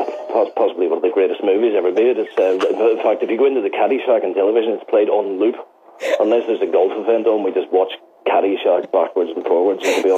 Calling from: St Andrews, Scotland, United Kingdom; I'm actually calling you from St Andrews in Scotland, so not that far away, fairly close.

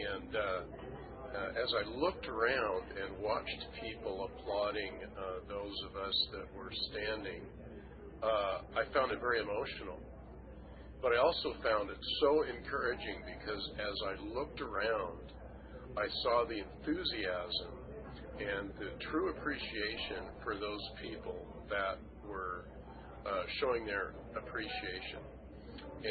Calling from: Walterville, Oregon, United States; Oh, by the way, I'm calling from Walterville, Oregon.

